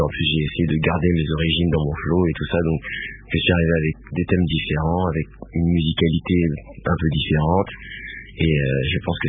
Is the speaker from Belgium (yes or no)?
no; DR Congo; En plus, je suis originaire du Congo